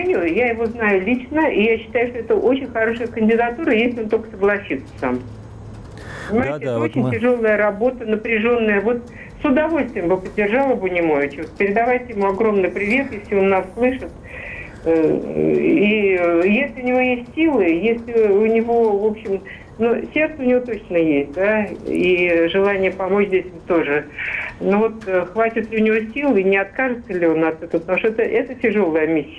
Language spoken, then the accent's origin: Russian; Moscow, Russia; born there; это мои родные места, я в Москве родилась